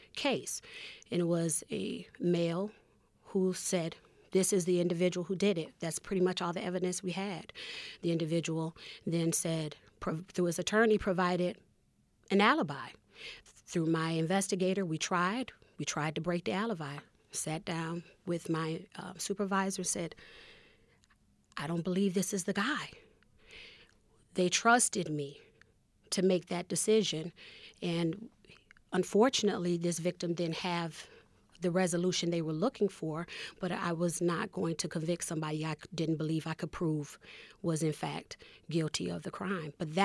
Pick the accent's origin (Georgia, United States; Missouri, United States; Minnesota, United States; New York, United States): New York, United States; Rochester; Grew up on the southwest side of the city, graduate of Wilson Magnet High School.